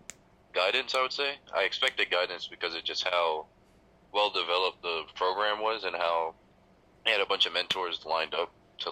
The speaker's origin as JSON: {"language": "English", "town": "Albany", "region": "New York", "country": "United States", "tie": "born or raised there", "also_born_or_lived": "Troy / Atlanta", "said": "I grew up in Albany. I was in Troy before, but I grew up in Albany mainly. And I was born in Atlanta, Georgia, and I am black."}